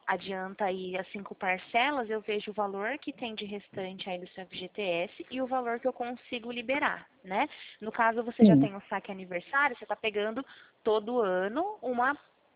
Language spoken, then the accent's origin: Portuguese; Presidente Prudente, São Paulo, Brazil; Eu sou de Presidente Prudente.